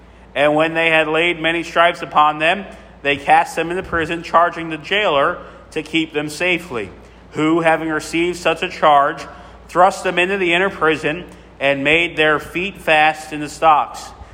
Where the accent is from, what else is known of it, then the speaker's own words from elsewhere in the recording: Philadelphia, Pennsylvania, United States; Growing up in South Philly, we had a very heavily populated Roman Catholic population.